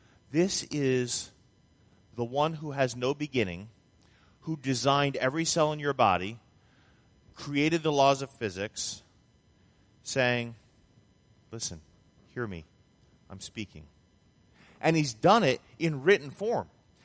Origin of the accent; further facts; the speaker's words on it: Vermont, United States; I grew up north in Vermont. Winter days there are very much like winter days here.